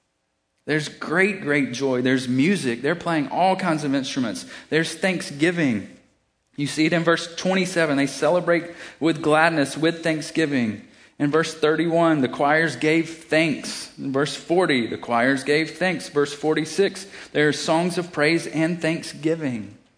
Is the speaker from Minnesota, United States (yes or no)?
no; South Carolina, United States; I grew up in South Carolina, 30 minutes from Clemson.